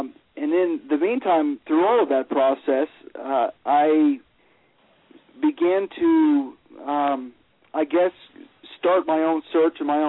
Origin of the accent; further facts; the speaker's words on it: Pensacola, Florida, United States; moved away as an adult; also born or lived in Birmingham, Alabama; I have lived in Montana for the past year and a half, but I grew up in Florida under my dad, who is … I grew up in Pensacola, Florida, and then I went to law school at the age of 21 to Samford University in Birmingham, Alabama